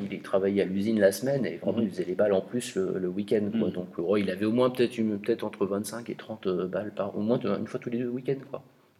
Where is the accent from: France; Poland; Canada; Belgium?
France; Caen, Normandy; Alors, moi, je suis de Caen à l'origine. Donc, c'était autour de Caen.